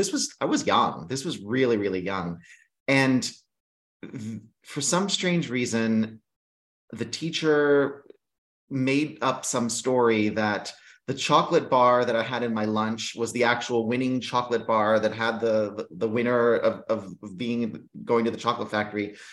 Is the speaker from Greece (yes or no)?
yes; Greece; I was raised in Greece. … I'm actually more Greek than I am German.